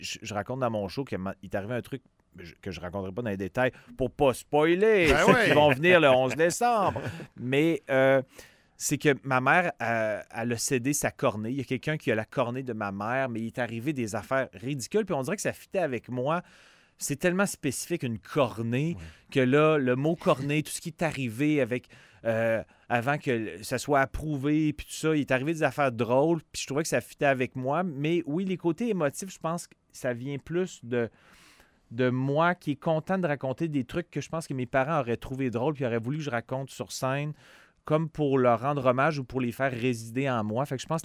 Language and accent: French; Quebec City, Quebec, Canada; moi, je viens de Québec, donc c'est toujours un plaisir de, ouais. de jouer. Dans mon patelin